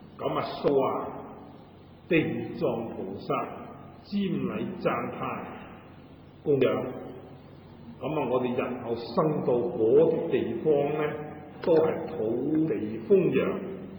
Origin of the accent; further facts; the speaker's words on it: Guangdong, China; 那么我们广东人如果说吃萝卜呢，他就说破气了